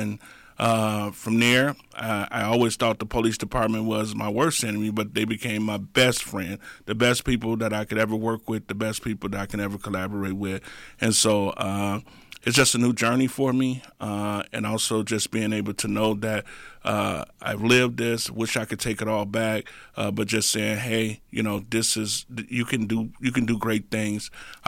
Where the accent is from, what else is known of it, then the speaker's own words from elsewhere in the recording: Chicago, Illinois, United States; now in Racine, United States; First of all, I'm originally from Chicago. I live in Chicago. I went to high school in Chicago, George W. Collins. Moved to Racine in 1992. Been here ever since.